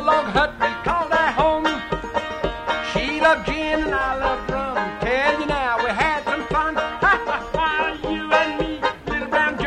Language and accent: English; Kentucky, United States; I come from Kentucky, and way back I used to drink moonshine and belong to that crowd